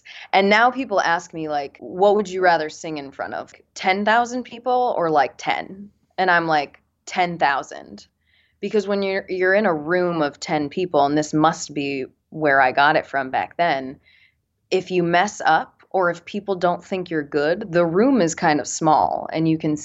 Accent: Connecticut, United States; Yes, I'm from Connecticut.

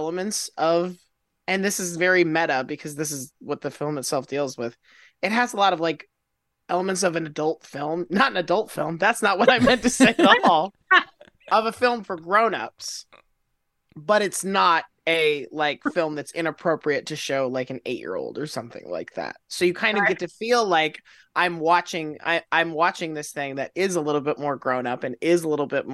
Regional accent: Florida, United States; Yes. I grew up in Florida, so we didn't have a snow day movie

